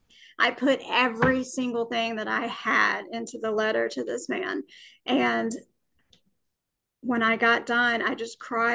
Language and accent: English; Alabama, United States; Well, I was born and raised in Alabama.